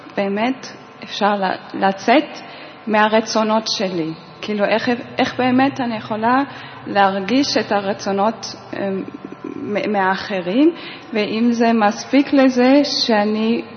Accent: Germany; אני מגרמניה.

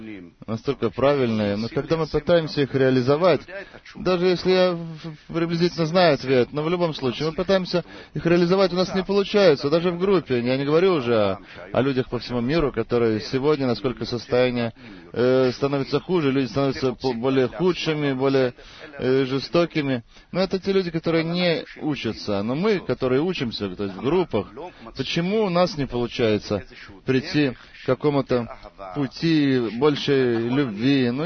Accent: Beersheba, Southern District, Israel; Доброе утро. Я из Бершевы.

